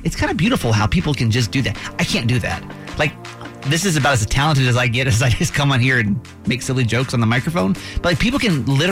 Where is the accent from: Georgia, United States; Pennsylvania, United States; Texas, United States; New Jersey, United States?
Georgia, United States; Atlanta; I'm from Atlanta, also a city not known for great driving. We both move here